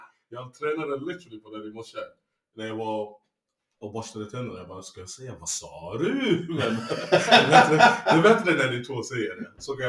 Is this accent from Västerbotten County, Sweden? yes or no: yes; Lycksele, Västerbotten County, Sweden; Norrland, jag växte upp i Västerbotten.